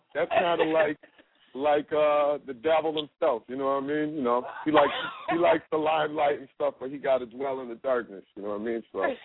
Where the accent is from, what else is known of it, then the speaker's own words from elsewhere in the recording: Lansing, Michigan, United States; now in Washington, United States; I live out here actually in D.C., but I'm from Michigan. I'm from Lansing, Michigan.